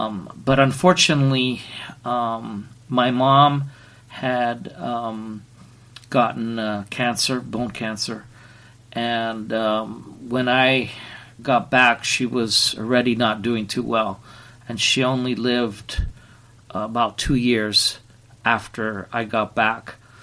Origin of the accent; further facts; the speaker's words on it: Italy; also born or lived in Germany; I'm a missionary kid. I was born here in Italy. My dad was American. My mom was Canadian.